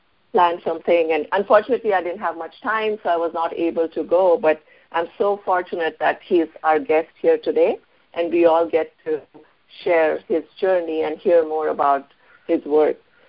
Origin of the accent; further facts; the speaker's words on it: Pune, Maharashtra, India; I'm from Pune, and I'm proud to say that.